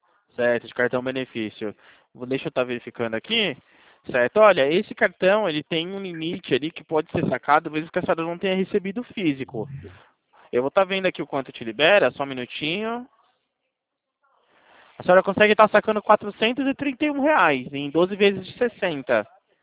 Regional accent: Atibaia, São Paulo, Brazil; eu sou do interior de São Paulo, Atibaia.

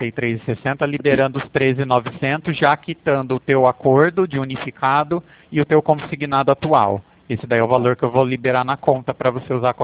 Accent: Pirassununga, São Paulo, Brazil; Eu sou de Pirassununga, sou interior de São Paulo

